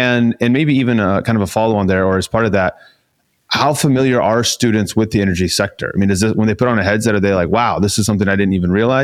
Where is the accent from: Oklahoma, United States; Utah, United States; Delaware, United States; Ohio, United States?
Oklahoma, United States; Will and I grew up in Oklahoma. So we grew up, you know, kids like that who are very familiar with the energy sector.